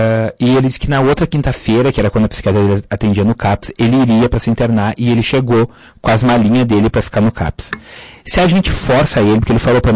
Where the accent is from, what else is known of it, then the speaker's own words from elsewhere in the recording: Cambará, Paraná, Brazil; eu me criei em Cambará, minha avó morava lá